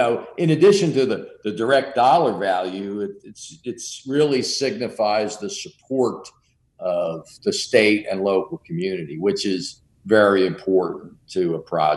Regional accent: Jersey City, New Jersey, United States; and I'm a kid from Jersey City, right? So you go, wow, those those Eastern Kentuckians, they're not going to like your funny accent. I didn't even know I had an accent.

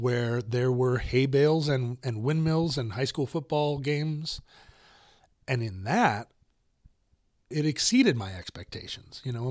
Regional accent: Alaska, United States; And growing up in Alaska, I couldn't have imagined such a place existed.

